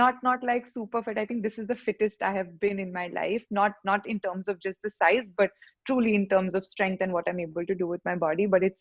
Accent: India; English is a second language; But that, I think that's just more satisfaction being an Indian, that I got like that 2 rupees ka discount.

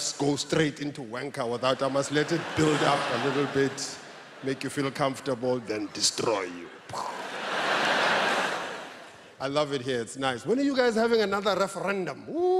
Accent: Taiwan; Oh, I'm not Japanese. I'm from Taiwan.

